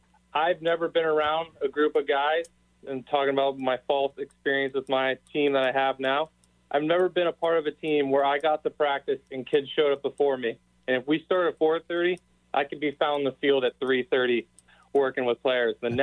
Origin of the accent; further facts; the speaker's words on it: Pittsburgh, Pennsylvania, United States; So with that all being said, I grew up in Pittsburgh.